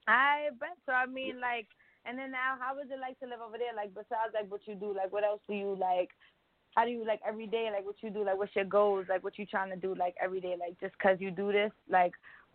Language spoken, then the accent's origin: English; Brooklyn, New York, United States; I mean, because I'm only from New York. I never, like, really moved outside of, like, Brooklyn or, like, anywhere else.